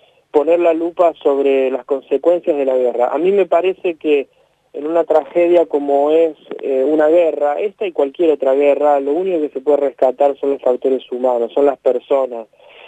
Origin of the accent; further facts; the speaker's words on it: Argentina; Es un tema que, como un argentino más, me apasiona.